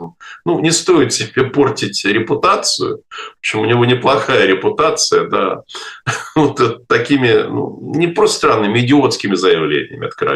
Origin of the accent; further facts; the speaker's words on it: Ukraine; now in Moscow, Russia; я сам же вырос на Украине, ну, немалую часть жизни прожил.